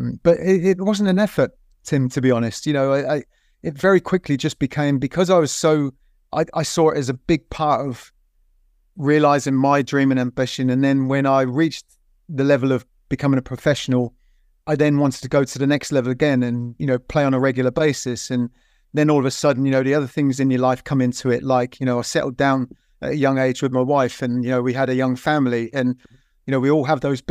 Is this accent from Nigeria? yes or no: no; Southampton, South East England, United Kingdom; wanting ultimately to stay at my hometown club, because that was a big factor as well. You know, I never wanted to leave Southampton or leave my club